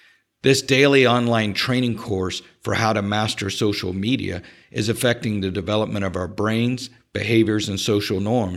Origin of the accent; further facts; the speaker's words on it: Florida, United States; I grew up in South Florida, not the palm tree beachside you're thinking about, but way out in the boonies towards the Everglades swamp side.